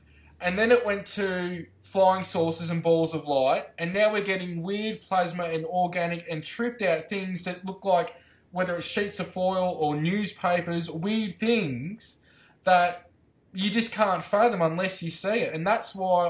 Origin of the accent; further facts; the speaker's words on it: Albury, New South Wales, Australia; I went to Albury, my hometown, called out my family